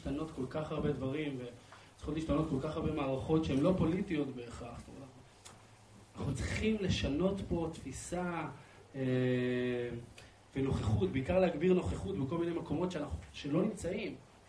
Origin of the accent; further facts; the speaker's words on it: Afula, Northern District, Israel; תחשוב שאני גדלתי באפולה, ואני ראיתי אוטובוסים מתפוצצים, גם בוואדי ערה וגם בתל אביב.